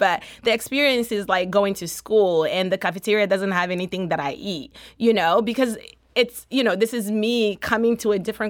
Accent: St. Louis, Missouri, United States; also born or lived in Togo; So I grew up in St. Louis.

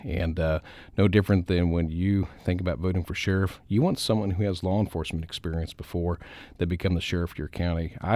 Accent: Branson, Missouri, United States; also born or lived in Kansas; I grew up in the Ozarks after we moved from Kansas. Grew up there in Branson.

